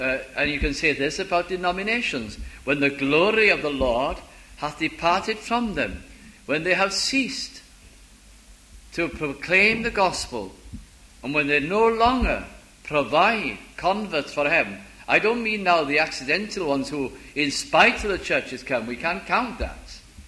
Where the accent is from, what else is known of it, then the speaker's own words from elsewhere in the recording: Caernarfon, Wales, United Kingdom; went to Carnarvon, my hometown.